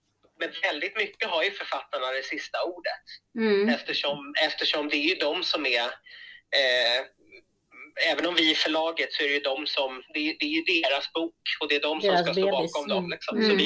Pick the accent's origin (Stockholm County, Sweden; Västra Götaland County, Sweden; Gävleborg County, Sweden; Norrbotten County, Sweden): Stockholm County, Sweden; Sollentuna; Jajamän, där är jag född och uppvuxen.